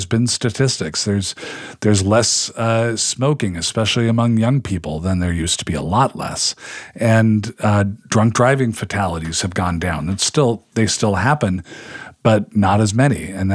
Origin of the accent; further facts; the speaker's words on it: Pacific Northwest, United States; I'm from the Pacific Northwest. Maybe there's like a memories of childhood cultural thing going on.